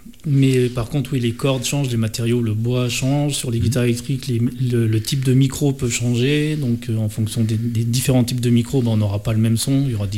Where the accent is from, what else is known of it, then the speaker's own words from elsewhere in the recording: Grenoble, Auvergne-Rhône-Alpes, France; born there; Et moi, je suis né à Grenoble.